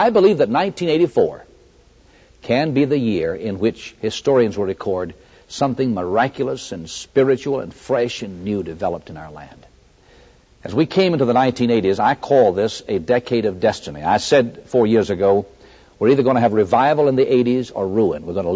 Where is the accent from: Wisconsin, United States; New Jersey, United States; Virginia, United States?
Virginia, United States; Lynchburg; God allowed me, a 22-year-old fresh graduate out of Baptist Bible College, Springfield, Missouri, to come here to my hometown, where I'd been born 22 years earlier, and start this congregation.